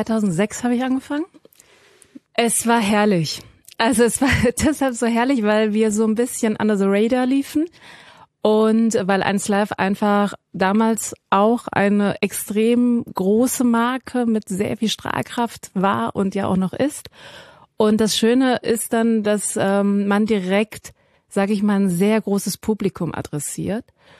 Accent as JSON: {"language": "German", "country": "Iran", "said": "ich bin ja Iranerin"}